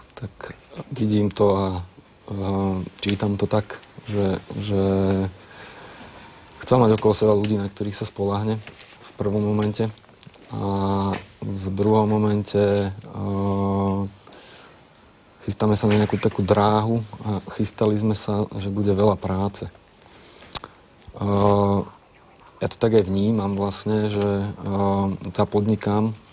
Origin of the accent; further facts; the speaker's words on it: Trnava, Trnava Region, Slovakia; Som tiež Trnavčan ako Igor.